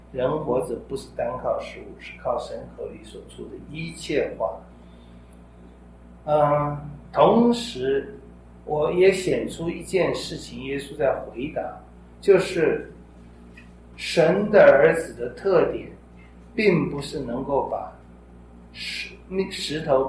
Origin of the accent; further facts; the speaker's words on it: China; 也就是说，我们中国人说民以食为天是不对的